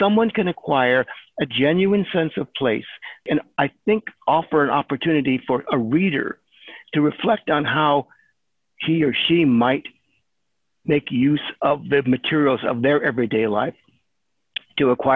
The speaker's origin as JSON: {"language": "English", "town": "Lakewood", "region": "California", "country": "United States", "tie": "born or raised there", "said": "growing up in Lakewood, I was conscious that the city had been sold to the hopeful thousands who moved there as being something bright and shiny and modern and pointed like a rocket into the future."}